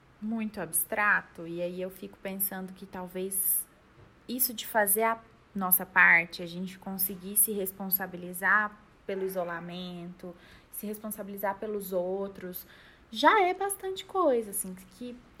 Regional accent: Goiás, Brazil; Nós somos goianas, acho que já deu para perceber pelo meu sotaque.

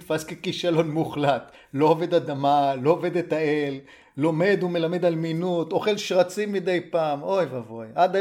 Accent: Tirat Zvi, Northern District, Israel; אני גדלתי בקיבוץ טירת צבי, בעמק בית שאן

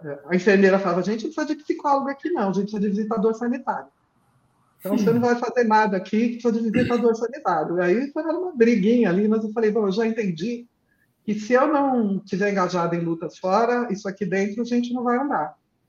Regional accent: São Paulo, Brazil; born there; Eu escolhi exatamente o centro de saúde do bairro onde eu nasci.

